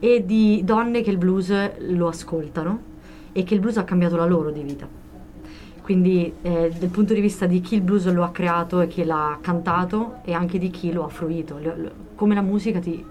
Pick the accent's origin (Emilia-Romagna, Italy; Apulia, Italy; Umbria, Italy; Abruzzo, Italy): Apulia, Italy; Io vengo dalla Puglia, la mia famiglia è pugliese, e ci sono tutte dinamiche di paese eccetera, cioè, c'è anche l'uso del dialetto